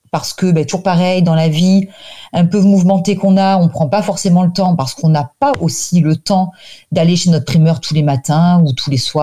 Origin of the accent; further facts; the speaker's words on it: Provence-Alpes-Côte d'Azur, France; comme on dit chez nous en Provence.